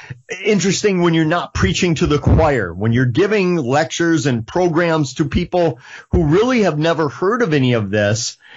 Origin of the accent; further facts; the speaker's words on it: Eau Claire, Wisconsin, United States; I started putting programs together, conferences in my hometown of Eau Claire.